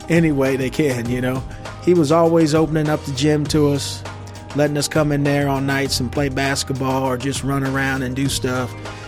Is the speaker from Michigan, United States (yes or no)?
no; Palmyra, New Jersey, United States; Well, I'm from Palmyra, New Jersey. That's where I was born and grew up there. It was a small town, just right across the bridge from Northeast Philadelphia.